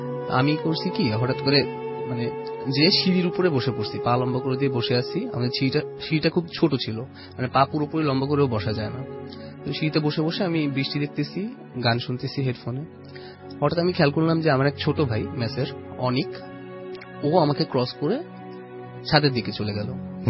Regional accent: Dhaka, Dhaka Division, Bangladesh; আমি ঢাকা পল্টন থেকে এসেছি।

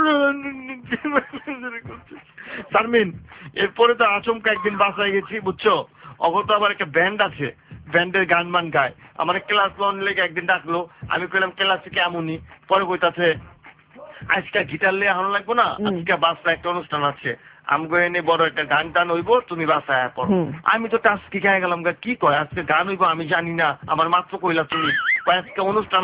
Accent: Dhaka, Dhaka Division, Bangladesh; আমরা পুরান ঢাকার পোলার

